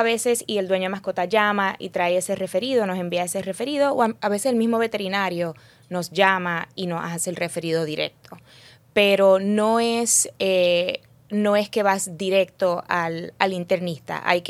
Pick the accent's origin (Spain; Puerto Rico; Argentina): Puerto Rico; also born or lived in United States; Soy de Puerto Rico, nacida aquí y hice mi bachillerato aquí en la Universidad de Mayagüez.